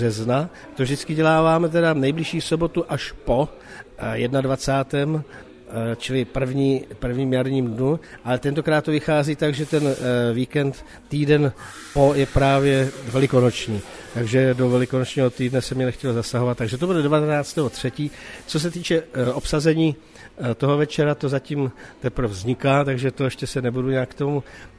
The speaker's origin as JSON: {"language": "Czech", "town": "Ústí nad Orlicí", "region": "Pardubice Region", "country": "Czechia", "tie": "born there", "said": "V Ústí nad Orlicí v mém rodišti probíhá tahle ta akce."}